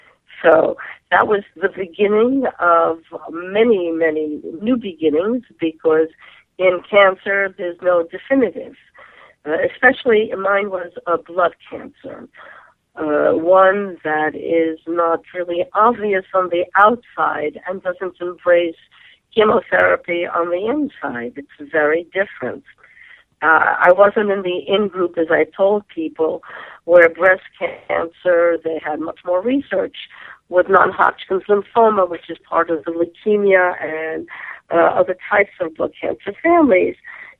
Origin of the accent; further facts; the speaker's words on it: New York, United States; accent: New York; you would hear my New York accent coming from there.